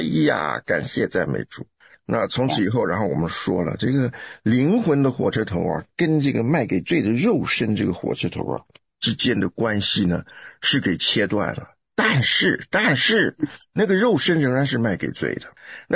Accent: China; 因为我们中国人是没有文法的一个民族

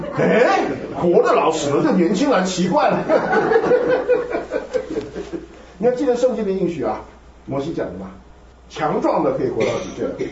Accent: Taiwan; 你说我是从台湾来的

